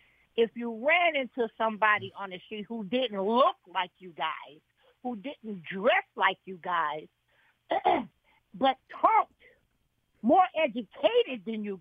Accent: Chicago, Illinois, United States; All right now. Well, I'm from Chicago, Illinois, and I agree with each and every one of the gentlemen, even the caller

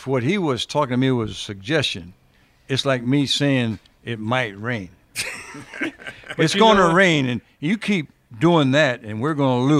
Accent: Tampa, Florida, United States; born there; I said, man, I was born in Tampa. My dad's taking me to Lang Field.

